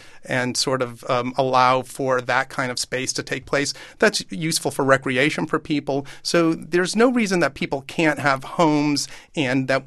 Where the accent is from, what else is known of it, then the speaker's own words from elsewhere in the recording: Connecticut, United States; Where I grew up in Connecticut, box turtles were common when I was a child.